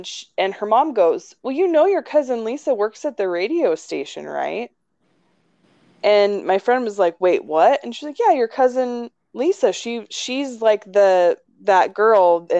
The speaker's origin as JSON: {"language": "English", "town": "Seattle", "region": "Washington", "country": "United States", "said": "I'm from Seattle. I have an excuse."}